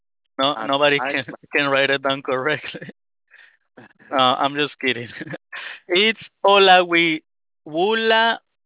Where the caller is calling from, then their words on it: West Palm Beach, Florida, United States; We're calling you from West Palm Beach, Florida.